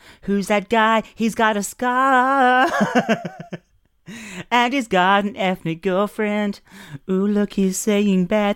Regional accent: Australia; accent: Australian; I feel like I've lost my Australian. Now I'm conscious of it. I've lost my Australian accent.

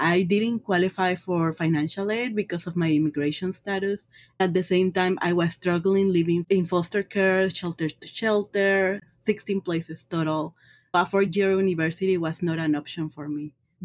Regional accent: San Francisco, California, United States; I grew up here in the Mission District, and I attended Mission High School back in 2007.

